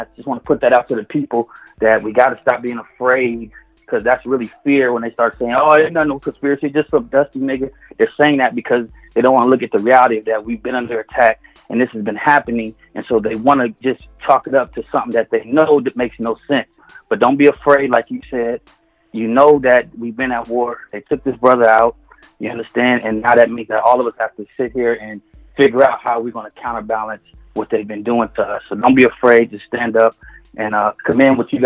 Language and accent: English; Los Angeles, California, United States; Like, I'm from South Central.